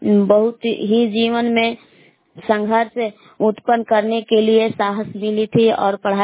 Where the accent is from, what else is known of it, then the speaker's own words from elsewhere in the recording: Bilas, Bihar, India; मैं ग्राम बिलास जिला कैमूर भभुआ के निवासी हूँ।